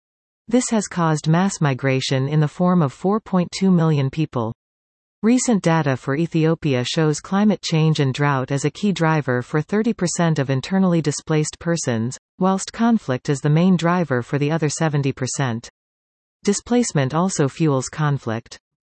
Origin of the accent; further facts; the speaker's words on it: Victoria, British Columbia, Canada; Growing up in Victoria, the time came when I could not wait to get off the island in search of new opportunities.